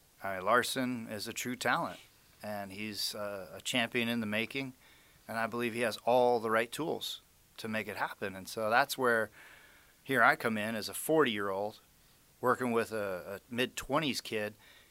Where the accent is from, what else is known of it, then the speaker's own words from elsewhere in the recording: Las Vegas, Nevada, United States; I love going to the live games at the T-Mobile Arena and feeling the energy from my hometown people.